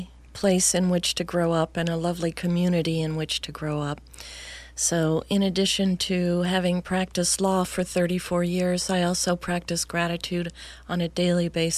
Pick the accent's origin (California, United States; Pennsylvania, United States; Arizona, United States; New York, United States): California, United States; as we grew up in Niagara in the Santa Ana Canyon